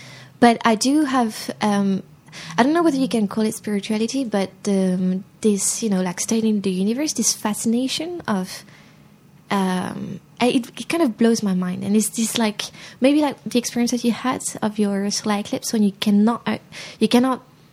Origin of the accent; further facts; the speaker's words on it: France; first language French; English is a second language; I was coming from France and yeah